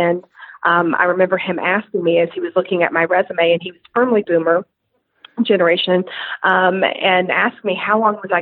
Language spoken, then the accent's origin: English; Mobile, Alabama, United States; now in New Orleans, United States; I'm born and raised in Alabama from Mobile, but we have a social calendar that is our Bible here in New Orleans